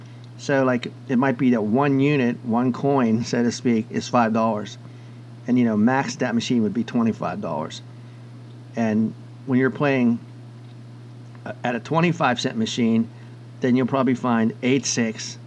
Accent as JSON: {"language": "English", "region": "Pennsylvania", "country": "United States", "tie": "born or raised there", "said": "you're going to surpass most states, including my home state of Pennsylvania."}